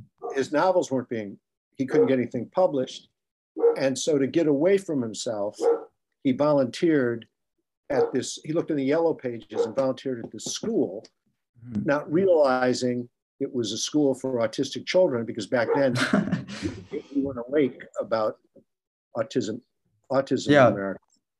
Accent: Detroit, Michigan, United States; It was about a guy I grew up with in Detroit who dropped out of University of Michigan after 2 years

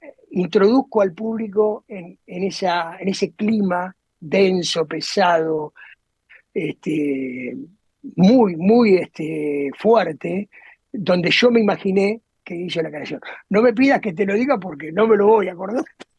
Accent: Buenos Aires Province, Argentina; Yo vengo del conurbano, yo soy del sur del conurbano.

